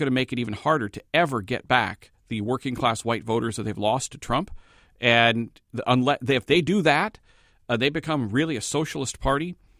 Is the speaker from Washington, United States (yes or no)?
yes; Seattle, Washington, United States; I was born in Providence Hospital in Seattle in 1962. I've lived in the King and Pierce County suburbs my whole life. I've worked in downtown Seattle.